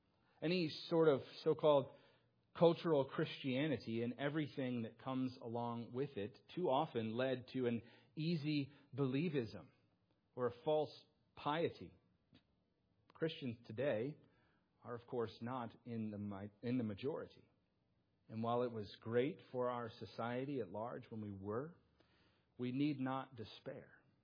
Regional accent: the North, United States; now in North Carolina, United States; I'm from the North, and when I moved to North Carolina, it was really the first time that I saw there were still laws in place about prohibiting the sale of alcohol on Sunday.

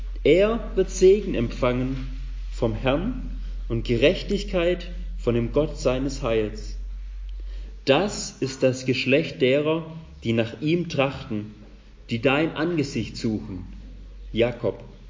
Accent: Schwäbisch Gmünd, Baden-Württemberg, Germany; Ich komme aus der Nähe von Schwäbisch Gmünd

